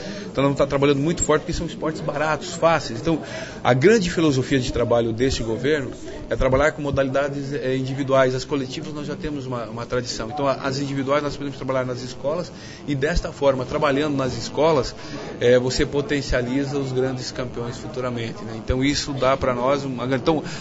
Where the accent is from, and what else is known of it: Cascavel, Paraná, Brazil